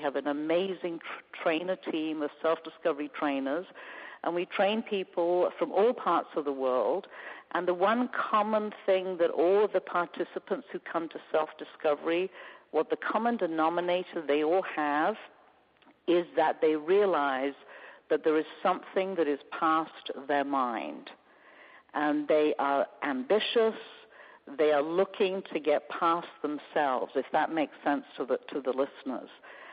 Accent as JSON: {"language": "English", "region": "England", "country": "United Kingdom", "also_born_or_lived": "California", "moved": "yes", "said": "I'm originally from England, and in 1981, I moved to California"}